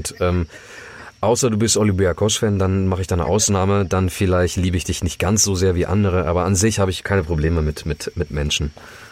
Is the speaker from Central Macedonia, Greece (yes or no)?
yes; Central Macedonia, Greece; Schön Vanillecreme und die beste Bugatza gibt's halt bei uns im Norden, ist ja klar. Chalkidiki, Thessaloniki